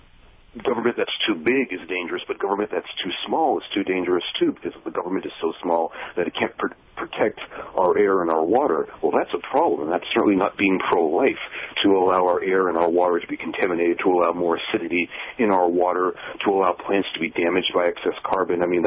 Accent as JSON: {"language": "English", "region": "Massachusetts", "country": "United States", "said": "one of the controversies going on in my home state of Massachusetts with Senator Scott Brown"}